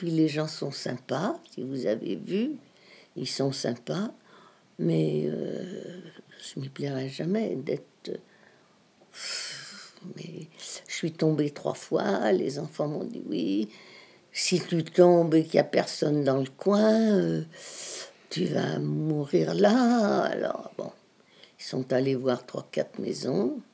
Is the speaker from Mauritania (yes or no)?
no; Nantes, Pays de la Loire, France; je suis nantaise, je suis née à Nantes, rue de la Tour d'Auvergne, près de la place La République